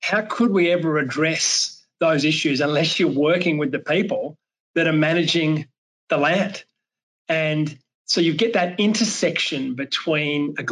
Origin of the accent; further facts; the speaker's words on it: New South Wales, Australia; now in Minneapolis, United States; But I'm a farm boy from central west New South Wales in Australia